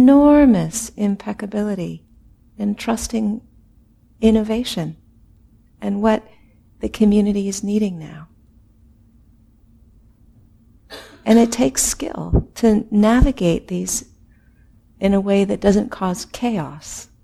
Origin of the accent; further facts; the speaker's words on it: California, United States; now in Minnesota, United States; So I didn't grow up in Minnesota. I came from California